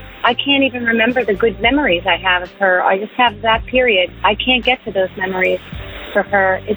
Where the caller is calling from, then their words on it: Woodbury, New Jersey, United States; I'm calling from Woodbury, New Jersey.